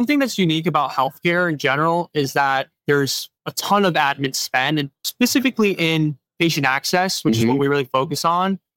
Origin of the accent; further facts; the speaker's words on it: Minnesota, United States; So yeah, I grew up in Minnesota. My dad's a doctor, mom's an esthetician